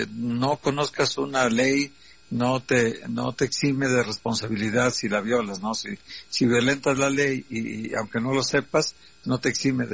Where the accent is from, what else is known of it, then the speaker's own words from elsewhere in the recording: Guadalajara, Jalisco, Mexico; Así somos los tapatíos